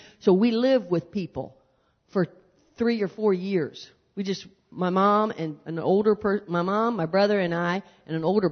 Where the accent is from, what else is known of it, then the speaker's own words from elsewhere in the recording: West Virginia, United States; you know, I'm from West Virginia, and West Virginia is not really South.